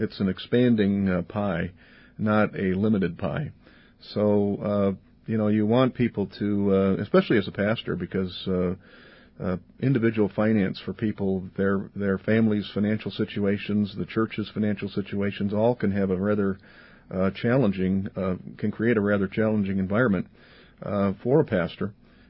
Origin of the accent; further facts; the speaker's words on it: Wisconsin, United States; now in Minnesota, United States; I grew up in Wisconsin, as you know, and now have lived up in Minnesota or been around Minnesota for 30 years.